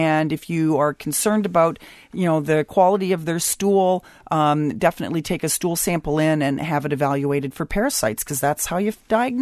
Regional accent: Canada; Well, me being a Canadian, I get to listen to all this and pay my taxes, but I can't vote.

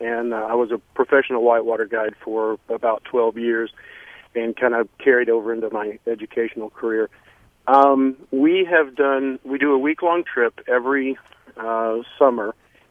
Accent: Arkansas, United States; I am originally from Arkansas.

